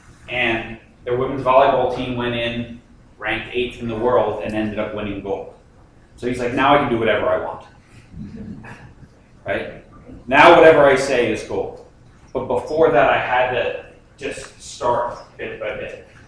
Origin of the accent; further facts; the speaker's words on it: Long Island, New York, United States; now in Bend, United States; I live in Bend, Oregon. I was never a ski racer. I grew up on Long Island, New York. There's no ski racing there.